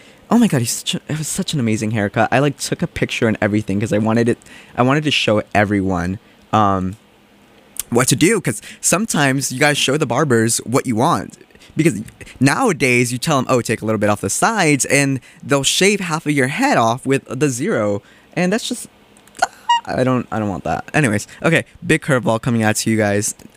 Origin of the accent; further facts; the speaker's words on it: North Carolina, United States; now in Massachusetts, United States; I'm originally from North Carolina, so my barber from back home, we're tight, we're besties.